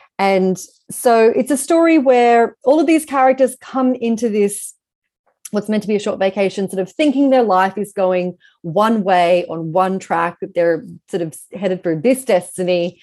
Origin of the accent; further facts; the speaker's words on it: Australia; I am Australian